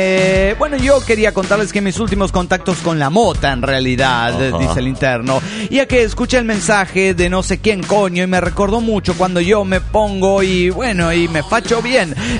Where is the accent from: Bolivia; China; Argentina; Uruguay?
Bolivia; now in Switzerland; una boliviana perdida en Suiza.